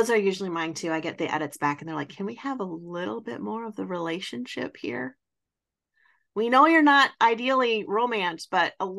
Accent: Wisconsin, United States; Well, I'm from Wisconsin, so Tennessee is south to us.

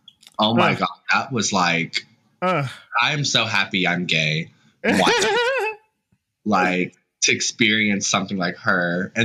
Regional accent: Foley, Alabama, United States; And then I'm from Foley, Alabama. That's where I'm originally from.

